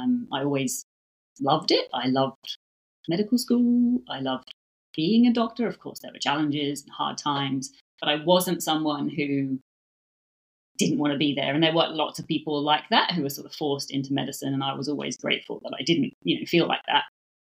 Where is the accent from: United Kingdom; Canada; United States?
United Kingdom; London; So I grew up in London to Irish migrant parents. So they moved to London from Ireland for my dad's job.